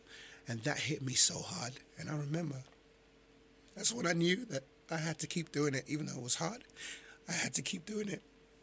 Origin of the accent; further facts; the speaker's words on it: England, United Kingdom; accent: English; I felt like out of place for obvious reasons because my English accent, you know, it was really weird.